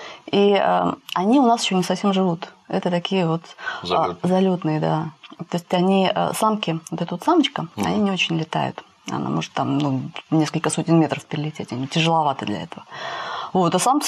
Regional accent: Novosibirsk, Novosibirsk Oblast, Russia; moved away; Я вообще изначально из Новосибирска, поэтому я периодически туда возвращаюсь

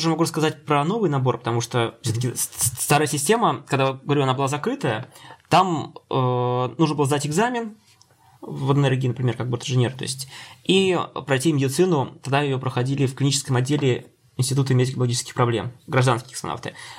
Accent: Penza, Penza Oblast, Russia; Но я учился в родном городе, Пенза, в технологическом институте местном.

